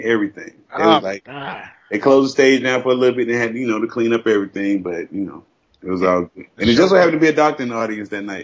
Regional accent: the South, United States; You know, maybe because I'm from the South.

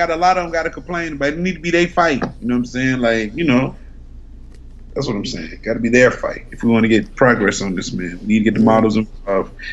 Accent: Texarkana, United States; Oh, okay, yeah, man. I'm from Texarkana.

